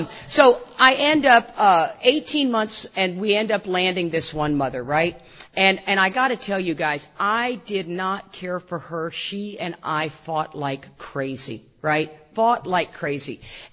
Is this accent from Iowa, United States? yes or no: no; Houston, Texas, United States; It looked pretty normal, and I grew up in Houston, Texas.